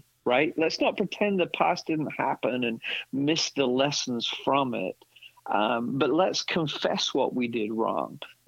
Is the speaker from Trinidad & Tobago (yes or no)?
no; England, United Kingdom; now in Orlando, United States; growing up in England.